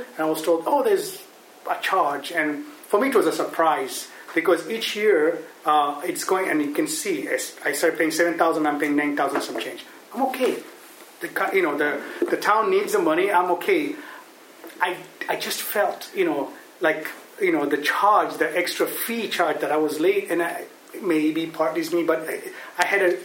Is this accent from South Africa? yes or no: no; Kenya; I'm originally from Kenya.